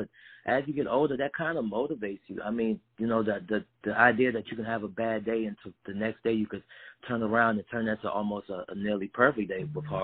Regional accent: Maryland, United States; I grew up in Calvert County, Maryland. It's a small town.

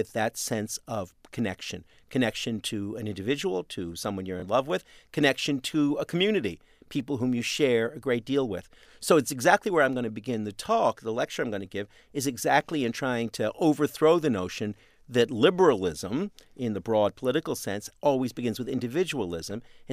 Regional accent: Canada; I'm Canadian in origin

